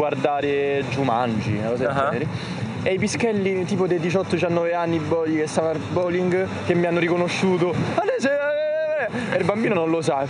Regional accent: Rome, Lazio, Italy; Noi siamo paraculi, quando ci fa comodi che siamo di Roma, noi siamo di Roma.

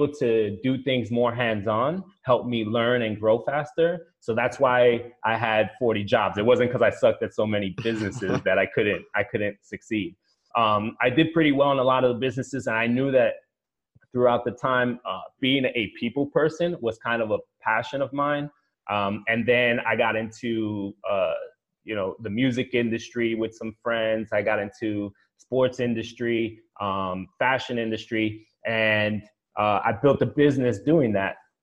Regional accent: New York City, New York, United States; now in New Jersey, United States; I was born and raised in New York City, moved over to New Jersey

